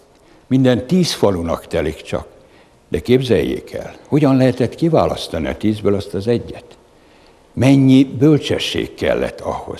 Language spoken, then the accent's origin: Hungarian; Great Hungarian Plain, Hungary; természetesen nálam is van, én alföldi gyerek vagyok.